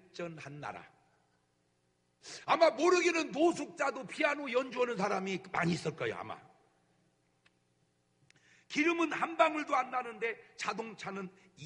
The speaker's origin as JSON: {"language": "Korean", "country": "South Korea", "said": "나도 한국 사람이지만 참."}